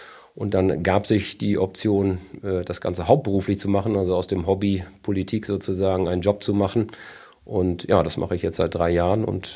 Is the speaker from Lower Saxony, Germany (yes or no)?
yes; Fürstenau, Lower Saxony, Germany; tatsächlich komme ich von hier. Bin hier quasi aufgewachsen in der Samtgemeinde. Meine Fürstenau, also hier in der Stadt Fürstenau, habe hier meine Kindheit, meine Jugend verbracht